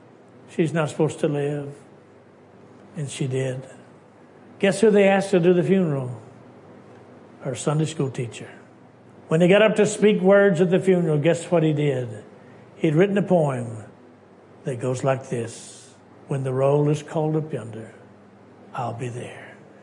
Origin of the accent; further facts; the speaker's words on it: Texas, United States; now in West Virginia, United States; I'm from West Virginia. I'm really from Texas, but I've lived longer in West Virginia than I ever lived in Texas. All my family live in Texas, but you go where God puts you.